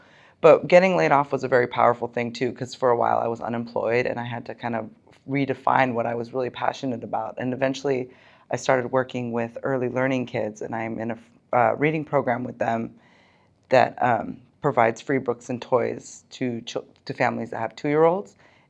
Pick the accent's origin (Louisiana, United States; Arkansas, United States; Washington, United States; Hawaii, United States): Washington, United States; Spokane; born there; I was born in Spokane, Washington. I was first generation Iranian, born to Iranian parents.